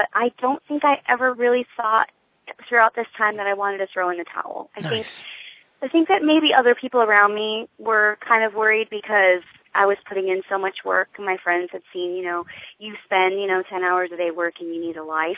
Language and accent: English; Connecticut, United States; now in Seattle, United States; I know, but I'm from Connecticut, so what am I going to do?